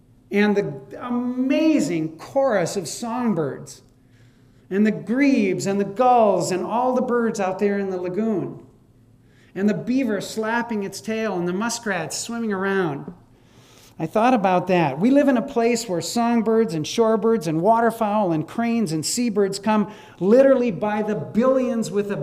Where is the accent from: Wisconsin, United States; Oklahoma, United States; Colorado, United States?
Wisconsin, United States; as I did when I was a young man growing up in Wisconsin.